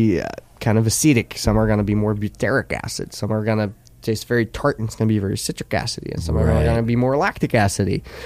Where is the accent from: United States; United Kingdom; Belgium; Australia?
Belgium; Flanders; English is a second language; We're from the Lambic region in Belgium.